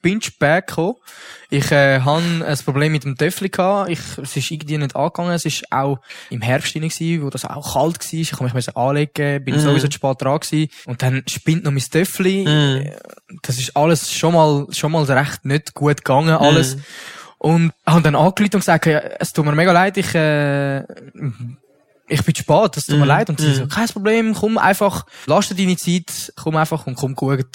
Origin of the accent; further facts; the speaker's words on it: Gommiswald, St. Gallen, Switzerland